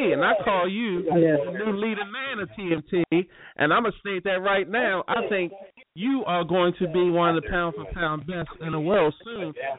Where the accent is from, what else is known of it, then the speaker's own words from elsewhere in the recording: Baltimore, Maryland, United States; as a young guy growing up in Baltimore, I'm gonna always big you up